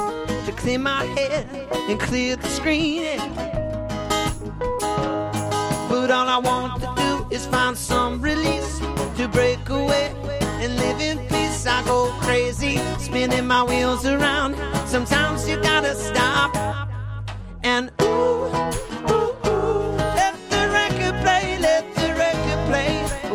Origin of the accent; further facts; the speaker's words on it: Southeast, United States; now in Nashville, United States; We're all from the Southeast.